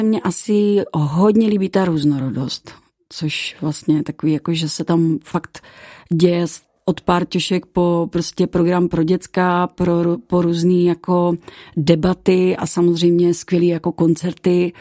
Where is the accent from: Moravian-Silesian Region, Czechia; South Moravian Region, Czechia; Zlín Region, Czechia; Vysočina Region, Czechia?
South Moravian Region, Czechia; Brno; protože já jsem z Brna, tak říkám, to asi jako nevíde.